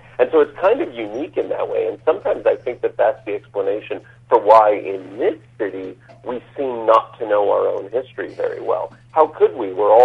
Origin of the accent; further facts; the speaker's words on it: United States; as a boy growing up in the States, I would get my hands on recordings of Top of the Pops